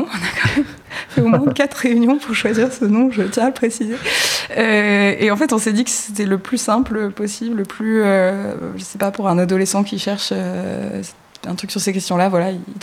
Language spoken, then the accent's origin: French; Nouvelle-Aquitaine, France; en Creuse, là où j'ai grandi, il n'y a rien, en fait, pour ces personnes-là.